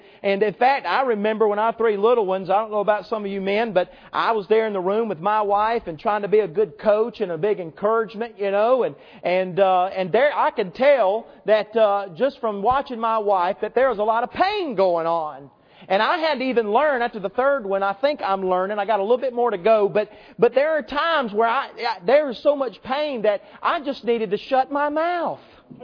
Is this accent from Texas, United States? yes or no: no; Greenwood, South Carolina, United States; born there; it just so happens that 37 years ago today, I was born in Greenwood, South Carolina.